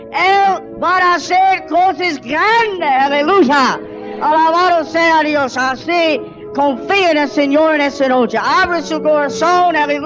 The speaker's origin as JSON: {"language": "Spanish", "country": "United States", "second_language": "Spanish", "said": "Como ustedes saben, yo soy americana. Yo no sé cómo ustedes saben eso"}